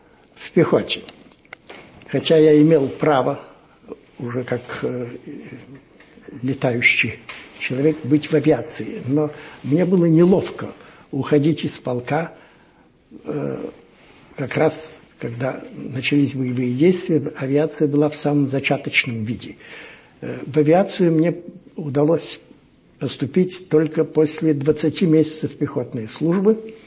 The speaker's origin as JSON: {"language": "Russian", "town": "Odesa", "region": "Odesa Oblast", "country": "Ukraine", "tie": "born or raised there", "also_born_or_lived": "Gatchina", "said": "Но мне было всего 2 года, когда отец мой, как специалист по сооружениям портовым, был переведен на юг, как один из строителей Одесского порта. И, значит, мое детство прошло главным образом на берегах Черного моря."}